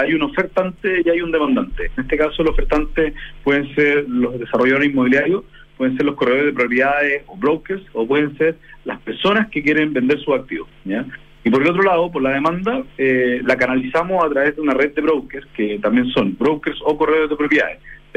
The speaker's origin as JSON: {"language": "Spanish", "region": "Coquimbo", "country": "Chile", "said": "soy de Coquimbo y me vine al mundo startup en el 2010"}